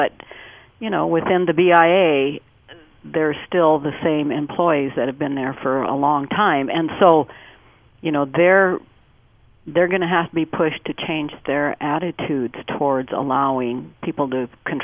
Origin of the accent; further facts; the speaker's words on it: Pine Ridge Reservation, South Dakota, United States; I'm from the Pine Ridge Reservation, as the listeners may know, but we started a nonprofit there to help people get into home ownership.